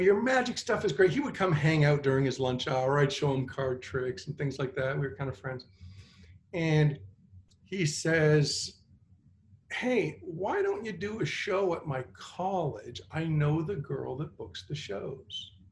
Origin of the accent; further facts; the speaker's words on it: Canada; now in Florida, United States; I bought a cookie store up in Canada when I lived there. This is why my connection to Mike and Chris, I'm from Canada originally, even though I'm in Florida now, where it's hot.